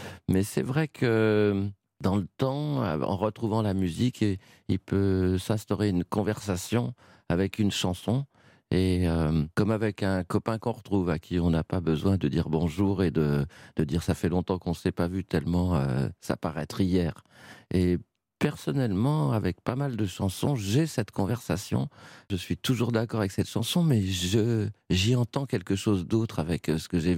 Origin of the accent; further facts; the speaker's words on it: France; Je suis français.